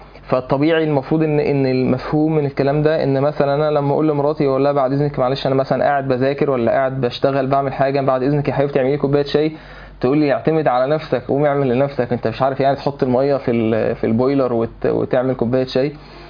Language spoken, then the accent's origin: Arabic; Egypt